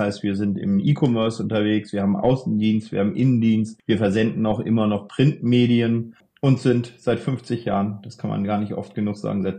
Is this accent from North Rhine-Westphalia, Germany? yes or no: no; Lübeck, Schleswig-Holstein, Germany; born there; bin gebürtiger Norddeutscher, in Lübeck geboren